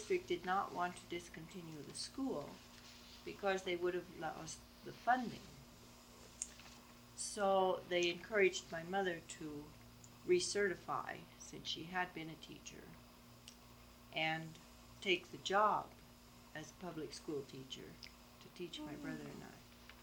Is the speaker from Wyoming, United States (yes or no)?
yes; Pinedale, Wyoming, United States; born there; I was born in Pinedale, Wyoming on May 11, 1933.